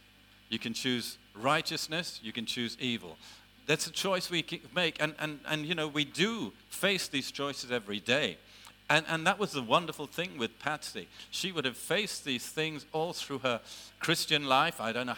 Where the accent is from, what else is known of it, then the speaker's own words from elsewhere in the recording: London, United Kingdom; because I'm a Londoner, that I love London town. I lived in London from the age of 12, so I love London too. But I love living out in the country even more